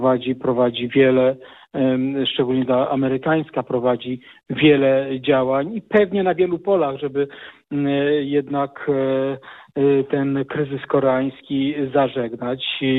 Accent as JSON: {"language": "Polish", "town": "Radom", "region": "Masovian Voivodeship", "country": "Poland", "tie": "born or raised there", "said": "Radom zasługuje absolutnie na więcej. Piękne miasto, moje rodzinne miasto"}